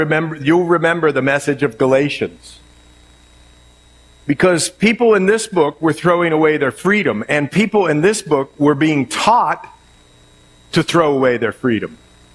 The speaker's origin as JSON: {"language": "English", "country": "United States", "tie": "born or raised there", "said": "We grew up in the United States and all that sort of thing, and freedom and liberty."}